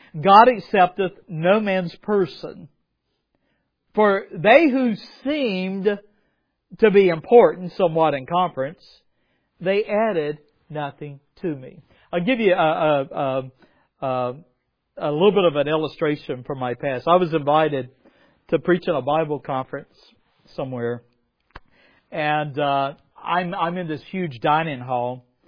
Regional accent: South Crossroad, the South, United States; accent: Southern; And you can probably hear a little bit of Southern in my accent. I grew up about an hour from here. I grew up in the country near South Crossroad, and I went to a school called Buford.

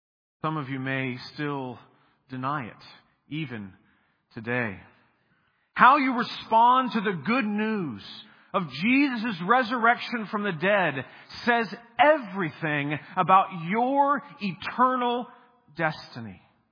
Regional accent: Florida, United States; Now, I am from Florida, which has the most lightning strikes of any state in the country, 20% more than second place Louisiana.

